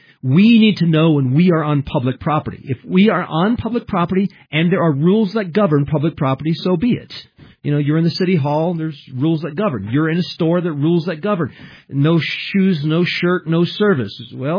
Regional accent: Japan; I grew up in Japan, where masks was the big thing, and everybody with a flu or anybody with a cold, you know, would wear a mask

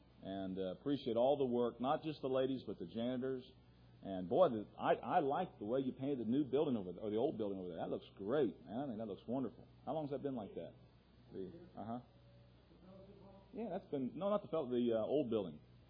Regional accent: Wilmington, Ohio, United States; from Wilmington, Ohio

